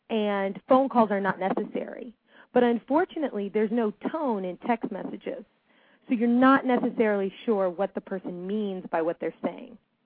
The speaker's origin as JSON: {"language": "English", "region": "Indiana", "country": "United States", "tie": "born or raised there", "said": "as a child of the 80s, growing up in Indiana as a biracial individual"}